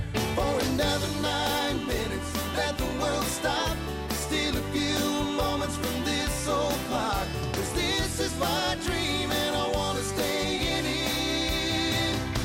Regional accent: Wisconsin, United States; This happens in almost every community in Wisconsin. I think of, there's a car dealership near my hometown

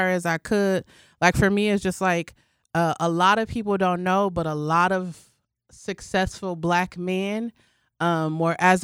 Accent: Milwaukee, Wisconsin, United States; Well, I grew up in a musically inclined family, so everybody around me was doing music.

